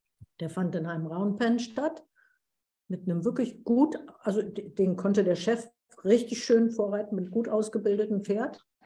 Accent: Berlin, Germany; ich komme aus West-Berlin, aus Berlin

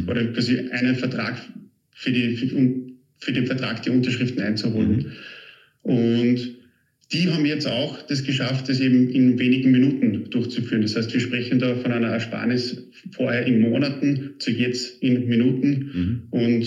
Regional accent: Austria; Also kann man sich jetzt als Österreicher gar nicht vorstellen

